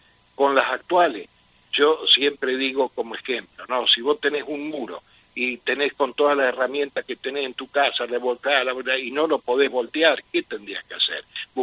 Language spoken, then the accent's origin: Spanish; Chaco, Argentina; aparte vos sabés que yo soy chaqueño